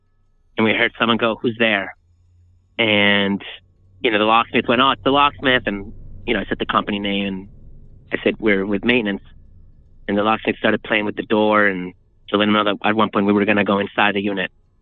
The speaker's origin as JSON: {"language": "English", "town": "Boston", "region": "Massachusetts", "country": "United States", "said": "I'm from Boston, Mass."}